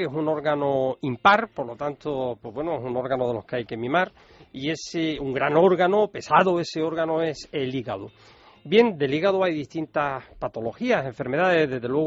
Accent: Canary Islands, Spain; Como diríamos en mi tierra, está usted un poquito fañoso.

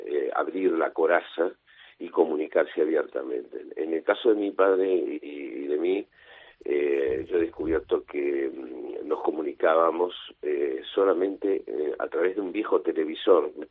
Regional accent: Buenos Aires, Argentina; como todos éramos asturianos en casa, yo soy el primer argentino, hablábamos bable mezclado con el español. Cuando yo salí al colegio en Buenos Aires, los chicos empezaron a burlarse de mí, de cómo hablaba

